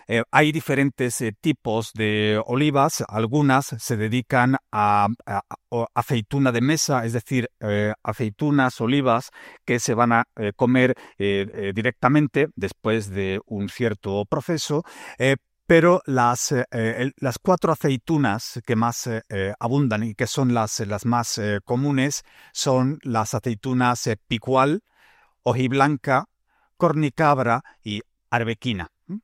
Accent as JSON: {"language": "Spanish", "region": "Andalusia", "country": "Spain", "said": "soy andaluz"}